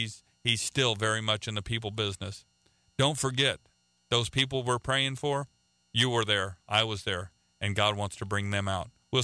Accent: Oklahoma, United States; now in Philippines; Well, let me tell you, folks, I'm not from the Philippines. I'm from Oklahoma. And whenever I find other people from Oklahoma, I celebrate because we're both a long way from home.

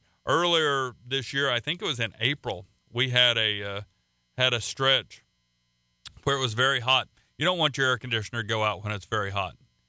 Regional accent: the South, United States; And yes, I am from the South.

